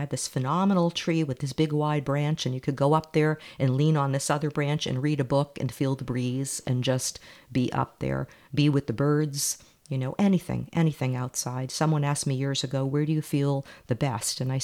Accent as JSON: {"language": "English", "region": "Massachusetts", "country": "United States", "tie": "born or raised there", "said": "I grew up in Massachusetts and I remember W.R. Grace. I remember reading about it in the Boston Globe."}